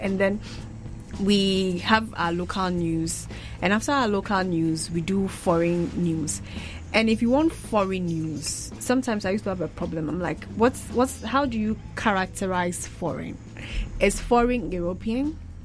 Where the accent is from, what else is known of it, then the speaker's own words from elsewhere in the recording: Ghana; And I come from Ghana, which is in the western part of Africa.